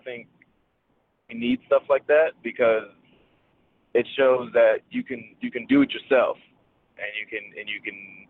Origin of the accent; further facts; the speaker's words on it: New York, United States; Yeah, that was great to be there in my hometown, and I had some family come by who's never seen me wrestle before.